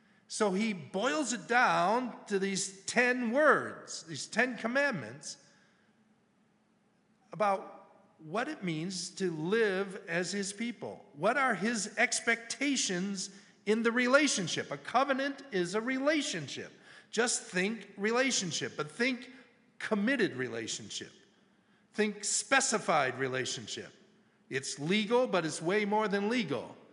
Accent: Chicago, Illinois, United States; Well, I grew up in Chicago. That was way far from me. And then I moved here and I got a donkey down the road.

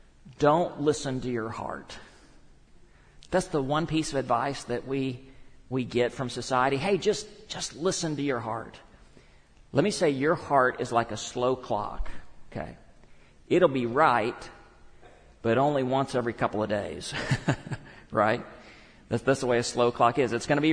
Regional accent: Texas, United States; I feel really funny saying niche, because I was raised in West Texas. We call it a niche.

